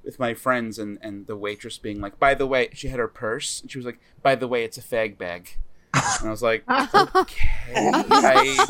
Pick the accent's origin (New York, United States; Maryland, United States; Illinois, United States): New York, United States; Smithtown; Yes, I am from Smithtown.